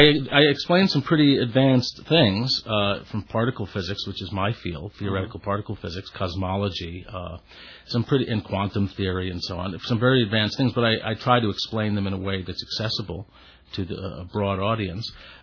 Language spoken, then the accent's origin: English; New York City, New York, United States; I grew up in New York City. I went to parochial school, Corpus Christi School, on the west side of Manhattan, up through sixth grade.